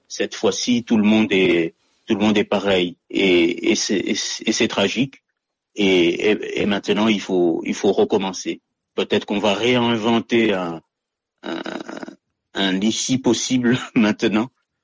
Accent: Mayotte, France; first language Malagasy (Kibushi); French is a second language; né à Mayotte, je suis né dans un village malgachophone, donc ma première langue, l'une des premières langues, c'est le malgache, c'est le sakalav, c'est le kibouch, qu'on appelle le kibouch localement.

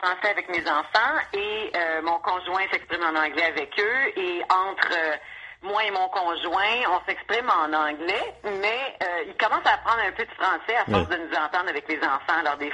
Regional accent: Quebec, Canada; Mais je viens du Québec, évidemment, qui est une province qui s'est toujours sentie en minorité au niveau du français

